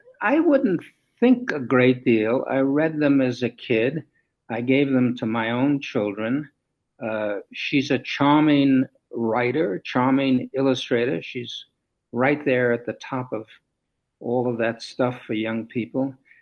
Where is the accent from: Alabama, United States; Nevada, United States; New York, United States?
New York, United States; New York City; When I was a boy growing up in New York City, my great love was for radio.